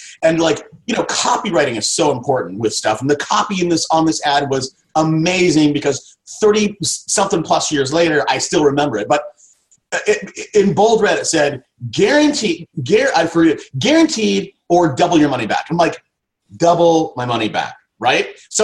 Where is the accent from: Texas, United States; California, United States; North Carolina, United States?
California, United States; Fresno; I grew up in Fresno. You know how hot it is in Fresno in the summertime? Like 110 degrees.